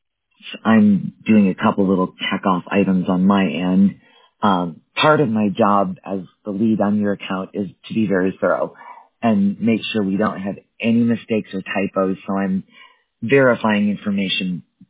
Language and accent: English; Wisconsin, United States; I know the name, but I'm from Wisconsin originally.